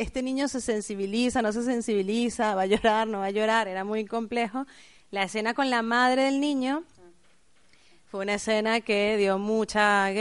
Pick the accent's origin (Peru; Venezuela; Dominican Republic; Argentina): Venezuela; A mí, bueno, como venezolana, y no sé, a algunos de los que les habrá pasado eso, me generaba mucha fascinación editar las escenas del bloque, del monobloc.